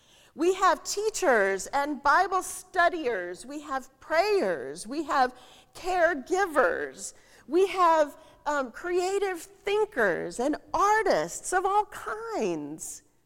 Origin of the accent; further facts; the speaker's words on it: Denver, Colorado, United States; When I was growing up in Denver, there was an amphitheater that was outside of town called Red Rocks